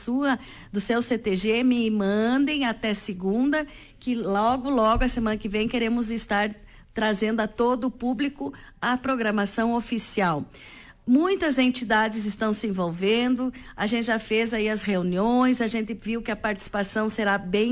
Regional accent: Rio Grande do Sul, Brazil; E bom dia, povo gaúcho da minha terra querida. Terra de gaúcho forte e de mulheres guerreiras.

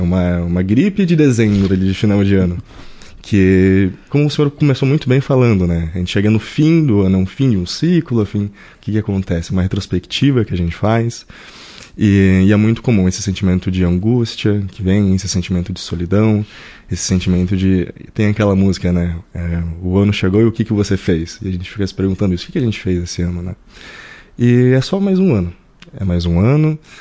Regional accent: Caxias do Sul, Rio Grande do Sul, Brazil; born there; Nasci em Caxias 27 longos anos atrás.

